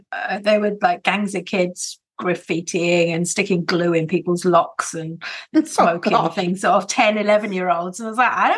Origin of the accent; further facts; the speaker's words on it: Canterbury, South East England, United Kingdom; I'm from Kent, Canterbury, Kent in England. I was actually born in London, but we moved when I was a toddler down to the southeast. So that's the nearest bit of England to France.